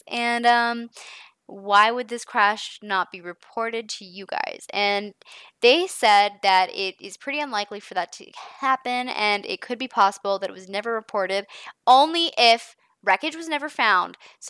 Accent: Canada; I am a Canadian.

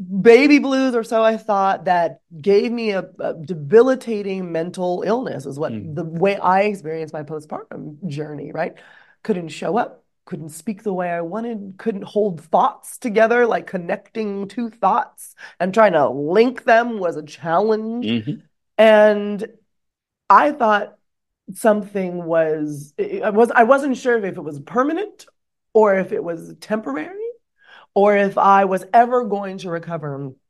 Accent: California, United States; but when I say I'm from California, they also kind of guess what they're going to get.

